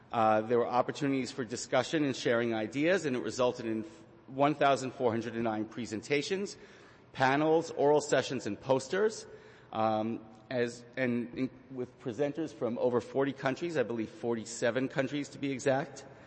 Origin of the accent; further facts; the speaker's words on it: New York, United States; So as a child growing up in the New York City area, I remember taking trips with my family down I-95 to D.C. or to Florida